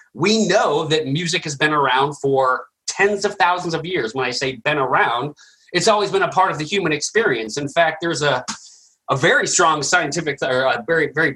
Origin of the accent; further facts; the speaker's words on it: Colorado Springs, Colorado, United States; Like I grew up in Colorado Springs, and I was in a progressive metal band